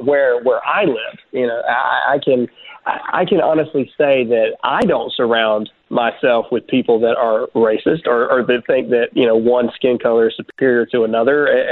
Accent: Mississippi, United States; Yes, I am a redneck from Mississippi. I'm a 12-year Army veteran

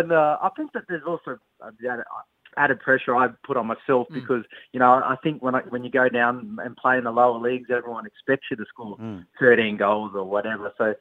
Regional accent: Australia; I'm Australian.

